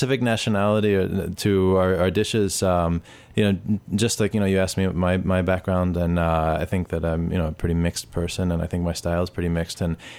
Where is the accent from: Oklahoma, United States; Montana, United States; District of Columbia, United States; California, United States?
District of Columbia, United States; Washington; I'm from D.C. My father's from Haiti. My mom's from Delaware. I've got a lot of family in Puerto Rico and Dominican Republic and other places.